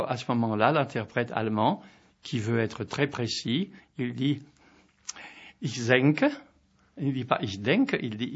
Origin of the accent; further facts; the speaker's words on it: Le Havre, Normandy, France; dans ma ville natale, qui est Le Havre